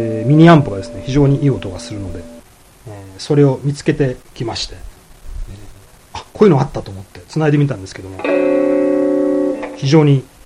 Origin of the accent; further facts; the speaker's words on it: Tokushima, Japan; 本日私の地元徳島は、梅雨の晴れ間というかですね、いきなりいい天気になりまして